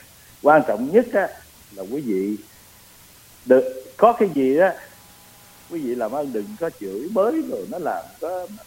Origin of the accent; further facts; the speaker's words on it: Southern Vietnam, Vietnam; tôi nhất là tôi là dân Nam Kỳ đó vậy Tấn.